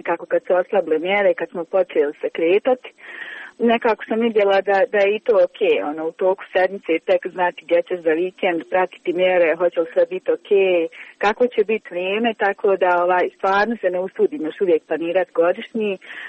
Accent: Kakanj, Federation of Bosnia and Herzegovina, Bosnia & Herzegovina; moje društvo je, mislim, mi smo iz Kaknja

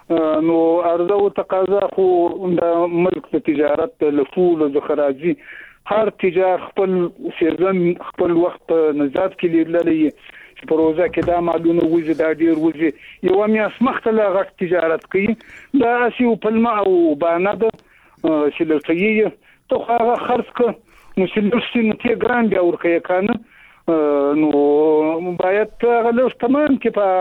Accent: Afghanistan; نو زه د یو افغان په حیث باندې

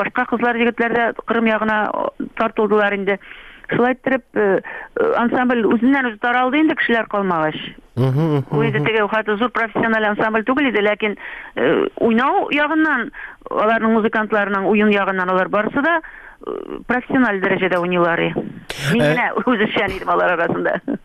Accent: Bashkortostan, Russia; шуңа күрә Башкортстанга туган авылыма кайттым. Менә мин авылымда үемнән торып сөйләшәм сезнең белән.

